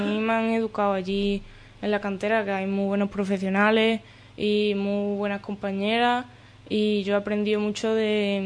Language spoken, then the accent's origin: Spanish; Seville, Andalusia, Spain; Yo soy de Sevilla desde pequeña, mi familia es de Sevilla.